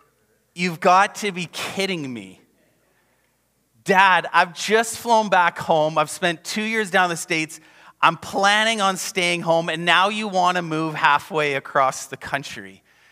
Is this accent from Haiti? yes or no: no; North Delta, British Columbia, Canada; moved away as an adult; So I grew up in the Lower Mainland, North Delta specifically, and I chose to go to university in Minnesota.